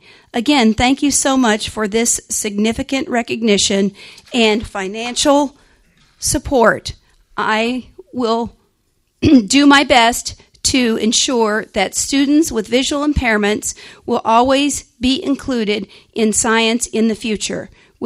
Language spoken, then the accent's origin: English; Taiwan; both in the United States and in my home country, Taiwan.